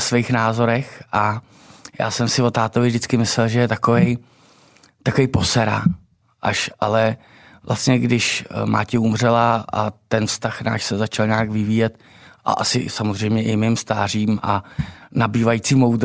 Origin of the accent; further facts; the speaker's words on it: České Budějovice, South Bohemian Region, Czechia; Rodák jsem přímo z Budějovic, ale na, směrem vlastně na Novohradský hory jsme měli chalupu, kde jsem trávil vlastně svoje dětství kompletně.